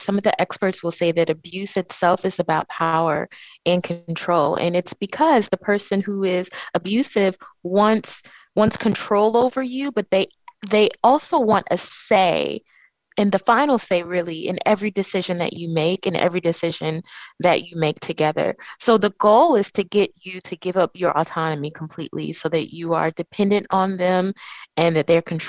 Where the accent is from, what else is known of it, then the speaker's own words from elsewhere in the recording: Cleveland, Ohio, United States; Yeah, so I am from Cleveland, Ohio. So I'm a Midwesterner and from a really close family